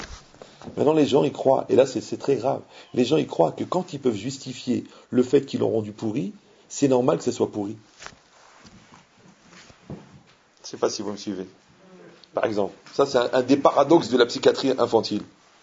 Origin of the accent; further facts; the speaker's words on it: Morocco; Bon, Algérie du Sud, quand même, j'étais du Maroc, mais.